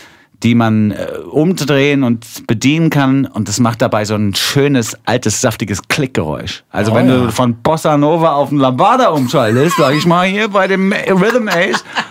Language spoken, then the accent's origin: German; Lower Saxony, Germany; Obwohl, ich komme ja gar nicht aus dem Ruhrpott, ich komme ja aus dem Emsland.